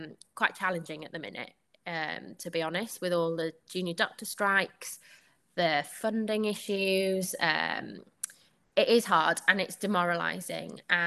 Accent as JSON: {"language": "English", "region": "Wales", "country": "United Kingdom", "first_language": "Welsh", "second_language": "English", "said": "so my first language is Welsh. I speak Welsh to all my family."}